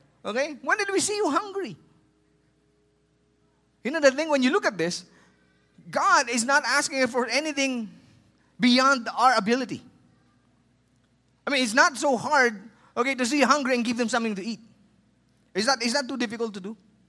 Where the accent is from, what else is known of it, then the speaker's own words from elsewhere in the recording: Philippines; English is a second language; I said, "Hi … I'm from the Philippines."